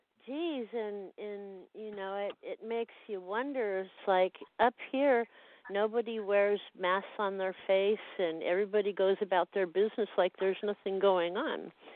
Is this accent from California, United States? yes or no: yes; Glendale, California, United States; I grew up in Glendale, and you know I worked in Hollywood at the cafe for many years.